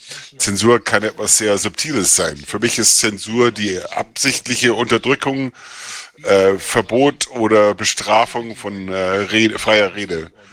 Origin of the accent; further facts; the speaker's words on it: Ireland; German is a second language; now in Spain; Ich komme aus Irland und arbeite an Themen der politischen Theorie und Föderalismus.